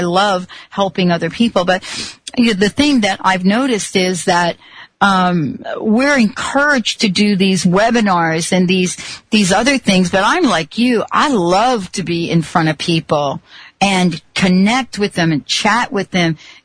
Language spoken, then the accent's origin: English; New York City, New York, United States; I mean, I grew up in New York City. I would never walk down a dark alley.